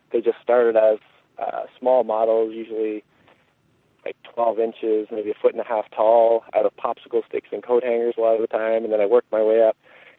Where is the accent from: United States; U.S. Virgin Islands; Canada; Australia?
Canada; Well, I'm Canadian. I grew up in the suburbs, and I didn't particularly like the suburbs, which is why I moved out to the woods.